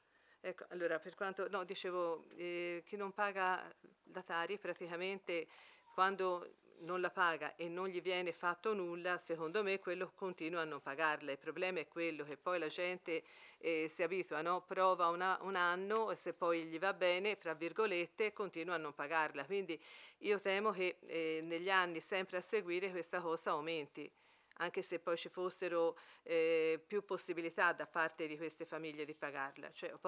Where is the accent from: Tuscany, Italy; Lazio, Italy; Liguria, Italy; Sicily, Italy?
Tuscany, Italy; San Donnino; perché io vengo da San Donnino, ecco